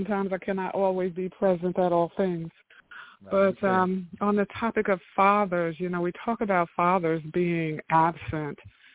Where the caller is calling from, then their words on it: Atlanta, Georgia, United States; Good morning. … I'm calling from Atlanta.